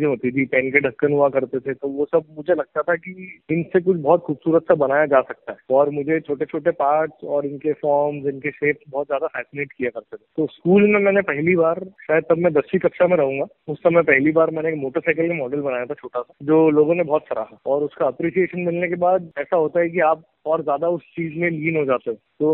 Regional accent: Indore, Madhya Pradesh, India; तो पहला प्रोजेक्ट ऐसे मिला कि मैं इंदौर से हूँ, मैं शायद बताना भूल गया। तो इंदौर में एक मॉल खुला था

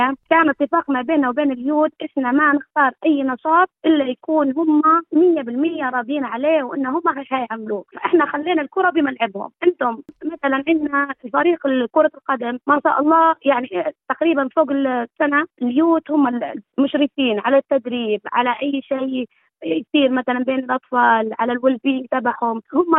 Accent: Libya; كون احنا ليبيين معظمنا جينا يعني عندنا ريفيجي ستيتس

